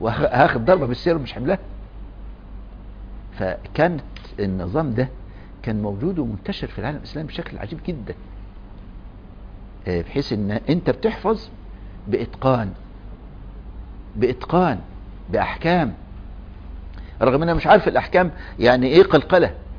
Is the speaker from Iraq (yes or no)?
no; Egypt; غير عندنا في مصر، أذكر إحنا كنا في الكتاب وإحنا أطفال، بيعودك على اللسان من أول ما تبدأ الحفظ.